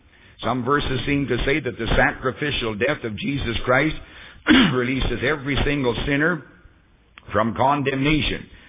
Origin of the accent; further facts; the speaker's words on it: Canada; now in United States; I come from Canada, I never saw a red bird in my life, but I saw a picture of one. As soon as I got to the States, I said, there is a red bird.